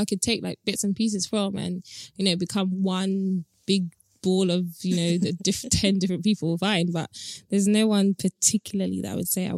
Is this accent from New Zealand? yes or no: no; Tottenham, London, United Kingdom; You know, I grew up in an inner city neighborhood. So I grew up in Tottenham.